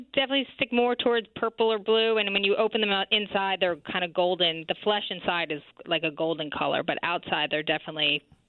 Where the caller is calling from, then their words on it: Baltimore, Maryland, United States; I'm calling you from Baltimore, Maryland, but the tree in question is in Cape May, New Jersey.